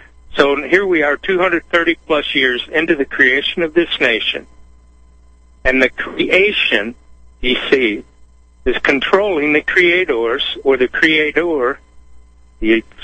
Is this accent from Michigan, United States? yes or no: yes; Michigan, United States; now in Tennessee, United States; will never not be a citizen of Michigan. I reside in Tennessee. Because it's like me saying, well, I'm from Michigan, but I'm living in Japan.